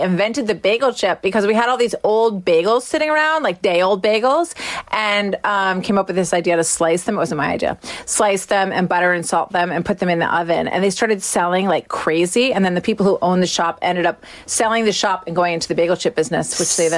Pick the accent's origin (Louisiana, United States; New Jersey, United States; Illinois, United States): New Jersey, United States; we lost several people in my town, in my hometown in New Jersey